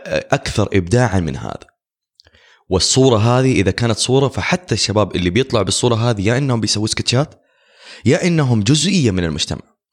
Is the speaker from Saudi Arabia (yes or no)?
yes; Saudi Arabia; أعتقد من أهم المميزات اللي كانت عندنا في السعودية وما كنا نسوق لها